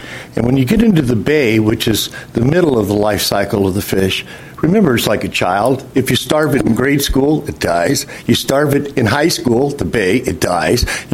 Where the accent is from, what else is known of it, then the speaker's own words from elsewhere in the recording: McCleary, Washington, United States; I'm from McClary, Washington. Lived in Grace Harbor my whole life. My dad was born on North River.